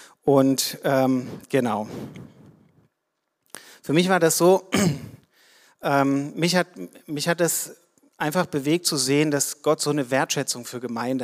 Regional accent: Leipzig, Saxony, Germany; moved away as an adult; ich komme aus Leipzig ursprünglich, habe ich mir einen Studienplatz im Ruhrgebiet gesucht, ganz bewusst

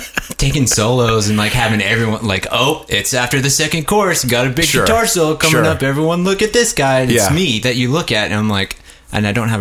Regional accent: San Antonio, Texas, United States; Well, I'm from Texas, the greatest goddamn country in the whole world. And I'm from San Antonio.

